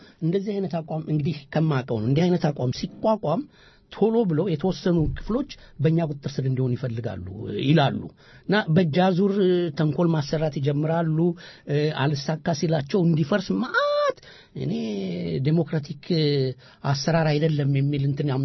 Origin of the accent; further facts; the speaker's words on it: Amhara, Ethiopia; አቦ ወሎዬ ስለሆንኩኝ በዘሬ